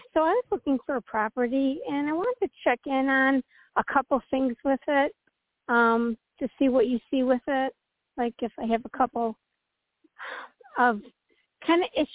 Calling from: Midwest, United States; from the Midwest.

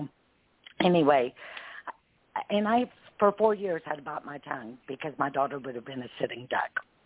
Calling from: Knoxville, Tennessee, United States; Knoxville, Tennessee.

